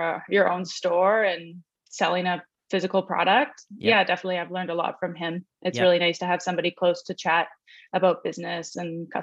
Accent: Nanaimo, British Columbia, Canada; I grew up in Nanaimo and we grew up skiing Mount Washington.

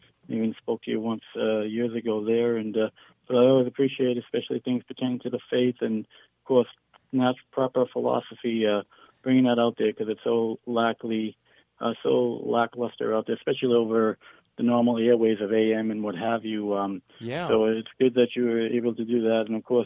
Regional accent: Lowell, Massachusetts, United States; Well, actually, I'm brought up here in Lowell

